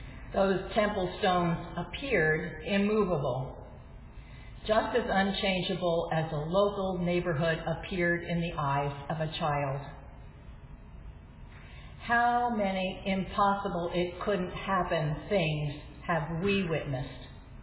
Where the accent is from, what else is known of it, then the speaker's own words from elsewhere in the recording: Manhattan, New York, United States; When I tell people who ask me that I grew up in Manhattan, they usually say, "Really?"